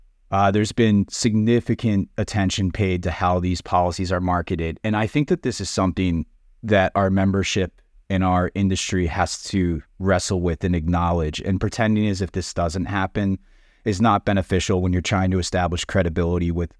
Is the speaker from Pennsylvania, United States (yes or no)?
yes; Pennsylvania, United States; what the opposition was that I encountered in my home state of Pennsylvania